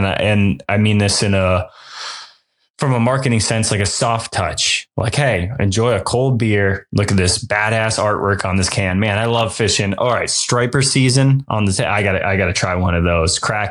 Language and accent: English; Massachusetts, United States; When people ask where I'm from, I normally say I'm from Massachusetts, but I was raised by Maine.